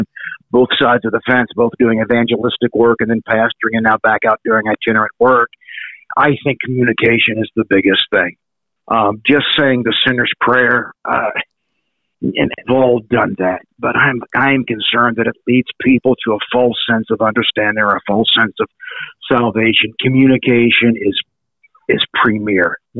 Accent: Monroeville, Pennsylvania, United States; I am a Pittsburgher, born and raised in Monroeville.

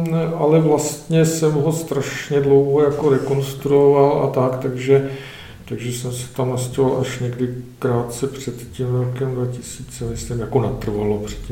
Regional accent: Prague, Czechia; now in Říčany, Czechia; já jsem Pražák rodilej, že jo, a jako měl jsem Prahu jako velmi rád, poměrně dlouho

